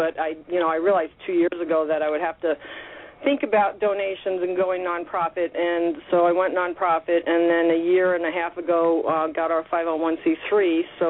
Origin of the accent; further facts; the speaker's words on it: New York City, New York, United States; Well, I'm 57. I grew up in New York City and was dragging stray kittens and puppies home since I was a little kid.